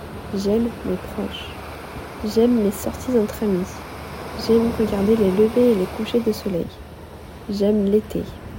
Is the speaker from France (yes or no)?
yes; Montpellier, Occitanie, France; born there; Je suis née à Montpellier, près de la mer, et ma petite sœur est née à Montélimar 2 ans après. On a beaucoup déménagé jusqu'à mes 10 ans